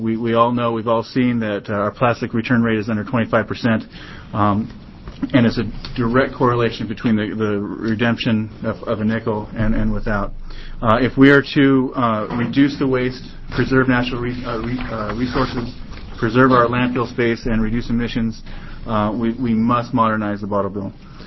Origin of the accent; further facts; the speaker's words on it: Roseburg, Oregon, United States; I'm from Roseburg, Oregon.